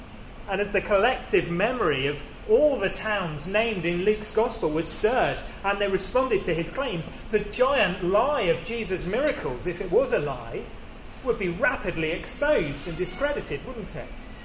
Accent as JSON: {"language": "English", "town": "Penzance", "region": "South West England", "country": "United Kingdom", "tie": "born or raised there", "said": "If I went back to my hometown of Penzance"}